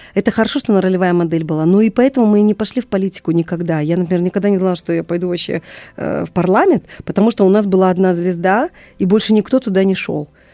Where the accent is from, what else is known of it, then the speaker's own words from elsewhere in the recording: Kara-Balta, Chüy Region, Kyrgyzstan; я из Карабалты, у нас дома были все животные, какие могут быть у кыргызских, да, семей